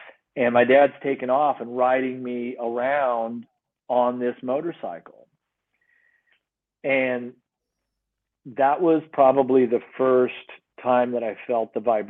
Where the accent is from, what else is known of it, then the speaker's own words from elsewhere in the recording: Midwest, United States; also born or lived in Kansas / Missouri; And back in the Midwest, where I grew up in Kansas and Missouri